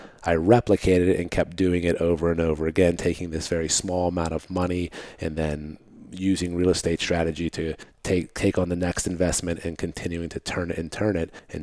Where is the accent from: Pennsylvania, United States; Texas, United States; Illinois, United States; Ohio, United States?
Pennsylvania, United States; Mount Oliver; Okay. Well, I grew up in Mount Oliver, which is a community right next door where we're at. That was where my mom's apartment was. We were a low-income family, single-parent home.